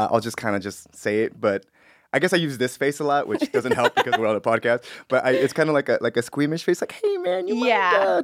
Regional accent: Wilmington, California, United States; also born or lived in Bellflower / Paramount / Compton; I was born in Wilmington. I mean, I was born in Bellflower, but I was raised in like Wilmington, Paramount, Compton.

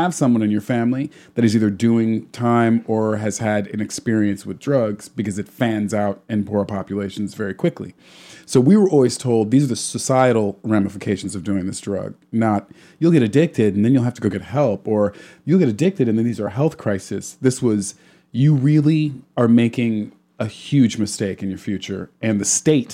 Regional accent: Missouri, United States; You know, I'm from Missouri, and the drug laws there are incredibly strong.

